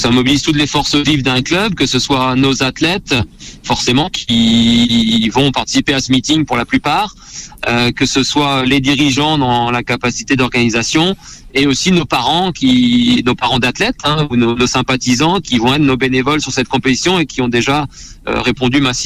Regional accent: Saint-Brieuc, Brittany, France; Il va lancer donc chez nous à Saint-Brieuc

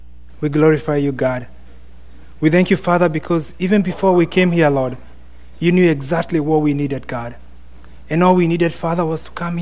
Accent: Kenya; Usually part of it is because I'm Kenyan. So, being Kenyan, daddy says or mommy says it's done.

